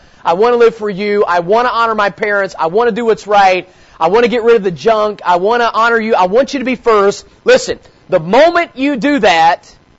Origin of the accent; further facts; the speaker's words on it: West Virginia, United States; I grew up in West Virginia, and I went to a West Virginia public high school, okay?